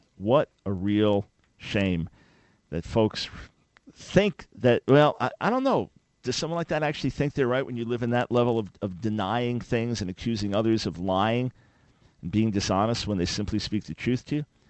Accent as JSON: {"language": "English", "region": "New York", "country": "United States", "tie": "born or raised there", "said": "I grew up in Nassau County."}